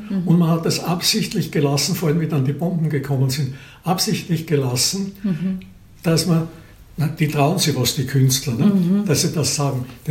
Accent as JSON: {"language": "German", "country": "Austria", "said": "Und bei uns in Österreich dasselbe."}